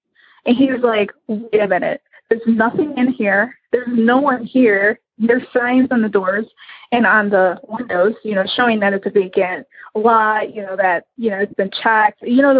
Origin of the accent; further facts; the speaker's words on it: Illinois, United States; I am from Illinois.